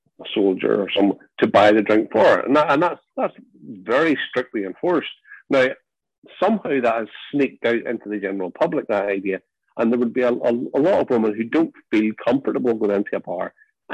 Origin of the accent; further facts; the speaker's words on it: Ballymena, Northern Ireland, United Kingdom; I'm Ballymena terms, which is my hometown, obviously.